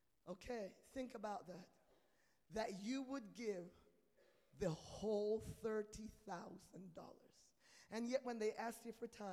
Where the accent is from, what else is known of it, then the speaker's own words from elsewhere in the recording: England, United Kingdom; now in United States; When I came from England, I realized, we both speak English, but our English was different.